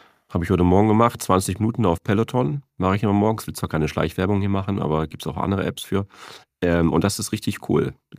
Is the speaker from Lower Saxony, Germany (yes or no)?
no; Cologne, North Rhine-Westphalia, Germany; Viele Grüße in meine alte Heimat nach Köln.